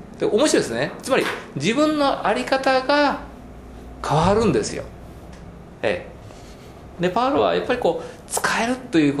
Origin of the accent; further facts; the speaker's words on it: Fukaya, Saitama, Japan; 私は埼玉県の深谷というところ出身なんですけど